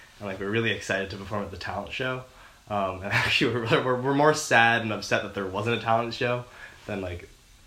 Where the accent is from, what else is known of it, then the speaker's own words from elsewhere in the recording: New York City, New York, United States; I'm a 21. I'm from New York City.